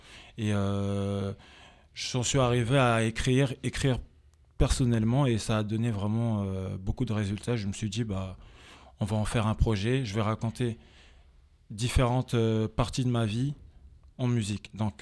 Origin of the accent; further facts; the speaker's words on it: Paris, Île-de-France, France; now in Amiens, France; C'est pas exactement originaire de Nice, je suis originaire de Paris.